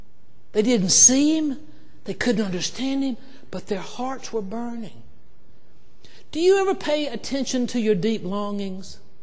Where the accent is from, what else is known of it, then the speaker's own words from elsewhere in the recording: United States; Now, I love our country, and I'm an American, and I'm involved in civic life